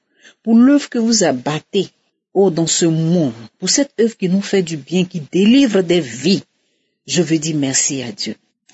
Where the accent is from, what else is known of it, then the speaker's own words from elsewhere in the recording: Côte d’Ivoire; now in Morocco; Je suis une Ivoirienne vivant au Maroc.